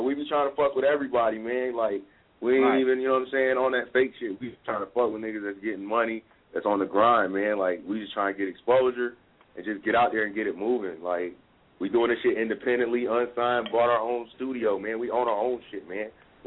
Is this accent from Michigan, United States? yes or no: no; Virginia, United States; I'm in Arizona right now. You know what I'm saying? But I be fucking around Louisiana, Texas, and I'm from Virginia.